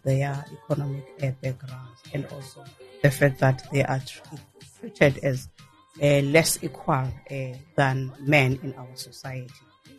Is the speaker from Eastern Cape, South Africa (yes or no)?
yes; Eastern Cape, South Africa; born there; I've got two surnames. I was born in the Eastern Cape, former Transkei.